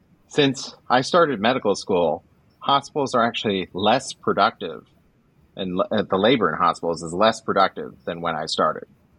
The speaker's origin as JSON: {"language": "English", "region": "Washington", "country": "United States", "tie": "born or raised there", "said": "me being a good typist growing up outside of Seattle"}